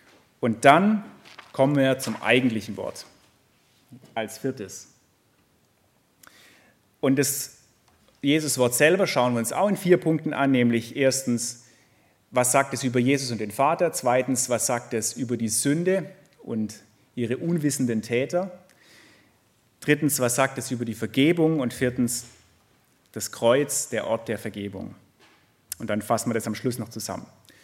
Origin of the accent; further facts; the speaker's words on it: Schlierbach, Baden-Württemberg, Germany; Ich komme ursprünglich aus Schlierbach, das ist im Landkreis Göppingen, also gar nicht so weit weg von hier.